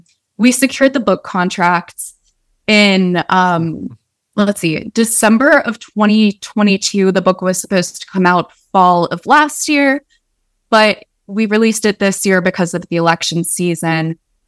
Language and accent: English; Latrobe, Pennsylvania, United States; because I was in my hometown. It's a small town, Latrobe, Pennsylvania, where the Steelers train.